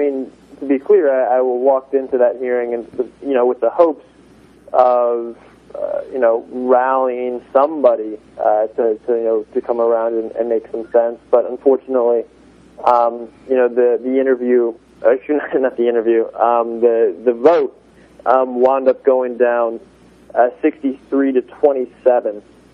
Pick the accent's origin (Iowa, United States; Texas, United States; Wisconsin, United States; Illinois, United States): Iowa, United States; same-sex marriage is illegal in the state of Iowa, my home state, since 2009.